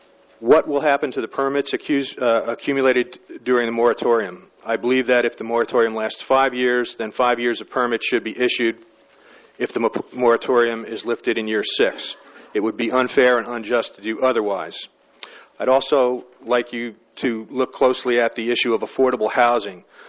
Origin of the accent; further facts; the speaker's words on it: Westminster, California, United States; I'm from Westminster, California.